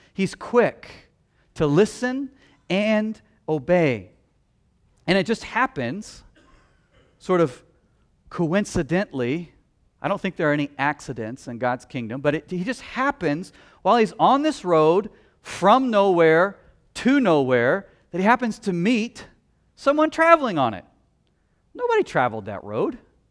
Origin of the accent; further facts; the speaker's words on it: Missouri, United States; I'm from Missouri, so I could say that.